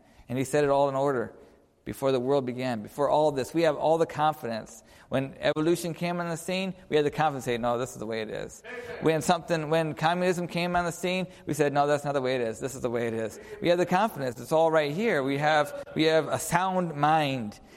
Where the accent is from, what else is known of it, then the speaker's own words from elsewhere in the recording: Lansing, Michigan, United States; When I was in Lansing, Michigan, I grew up in Lansing, Michigan, and as a teenager, helped with some of the ministries there.